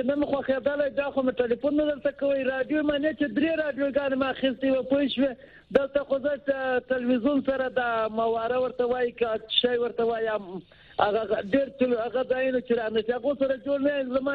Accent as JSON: {"language": "Pashto", "town": "Mazar-i-Sharif", "region": "Balkh", "country": "Afghanistan", "said": "وطن ته خو زه د مزار شریف یم"}